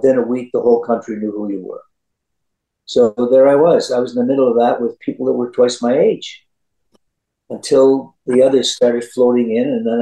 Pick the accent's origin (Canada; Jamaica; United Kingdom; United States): Canada; Ottawa, Ontario; born there; I was born in Ottawa, Canada.